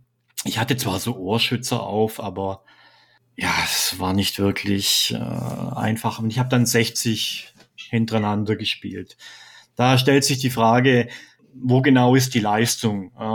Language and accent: German; Bad Mergentheim, Baden-Württemberg, Germany; born there; so eine Art Bastard aus Unterfranke und Schwabe. Also ich bin eigentlich gebürtiger Unterfranke. Ich komme aus Bad Mergentheim. Aber ich habe jetzt hier schon viele Jahre gelebt, hauptsächlich an der Zonengrenze zu Bayern. Und da entwickelt sich mit der Zeit so ein bisschen Schwäbisch.